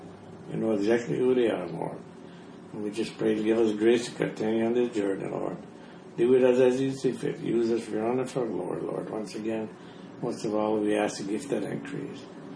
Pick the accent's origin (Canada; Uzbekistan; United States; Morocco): Canada; We're from Canada.